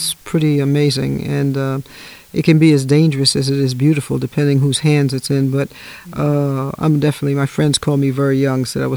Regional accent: New York City, New York, United States; born there; I was born in New York City from a Caribbean background

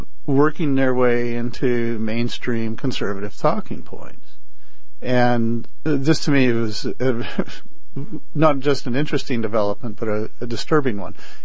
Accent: Idaho, United States; I come from Idaho and grew up in Idaho and watched was in the panhandle when the Aryan Nations folks moved in the late 70s.

